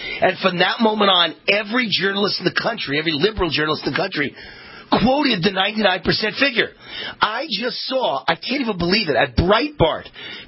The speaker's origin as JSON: {"language": "English", "town": "Mount Vernon", "region": "New York", "country": "United States", "tie": "born there", "said": "In other words, I was born in Mount Vernon, New York."}